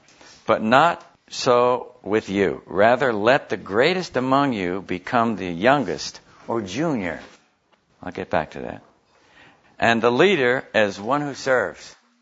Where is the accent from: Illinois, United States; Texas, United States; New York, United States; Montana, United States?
New York, United States; I'm from New York, and so we New Yorkers like our cheesecake.